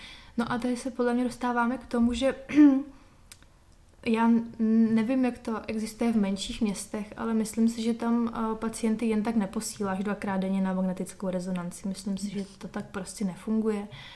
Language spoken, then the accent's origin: Czech; Prague, Czechia; jsem měla štěstí, že jsem tady z Prahy